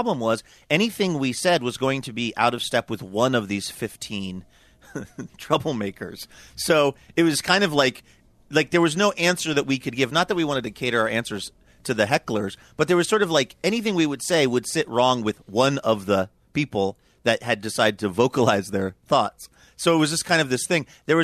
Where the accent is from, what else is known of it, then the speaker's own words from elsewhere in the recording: Bellingham, Washington, United States; And so I felt, and because Bellingham is my hometown, I just felt a certain amount of like, I really want to try to do a good job on this episode of the show. And I want to represent Bellingham well.